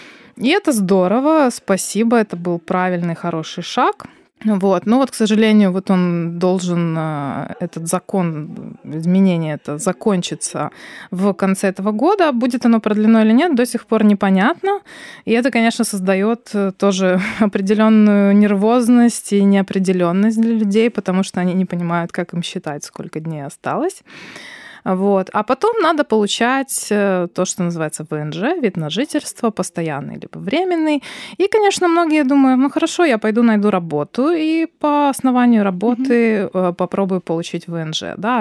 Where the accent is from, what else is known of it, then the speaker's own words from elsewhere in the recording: Ukraine; also born or lived in Spain / Belarus; Да, я украинка, которая сначала 6 лет прожила в Испании, потому что я там училась, да, потом 11 лет работала и жила в Беларуси, и сейчас вернулась на родину